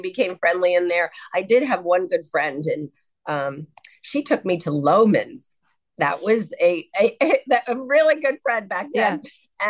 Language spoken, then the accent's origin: English; Canada; And remember, I'm from Canada.